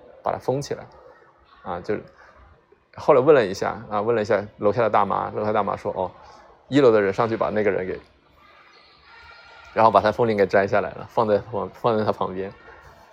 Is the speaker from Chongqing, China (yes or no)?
yes; Chongqing, China; 对，我重庆人哈。别人问我，哎，你哪来的？我重庆的，对吧？